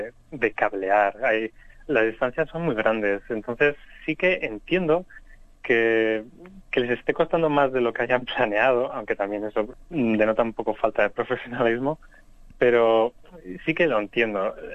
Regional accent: Spain; now in Peru; yo en 2011 tenía contratado en España, que es de donde vengo

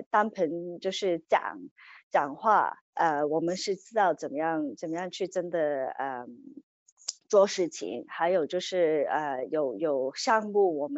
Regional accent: Australia; first language Cantonese; Chinese is a second language; also born or lived in Hong Kong; 我7岁的时候跟我爸妈从香港移民到澳大利亚，所以我其实在家里是讲广东话的，国语有时候，可能讲得不好。我是在澳大利亚长大的，

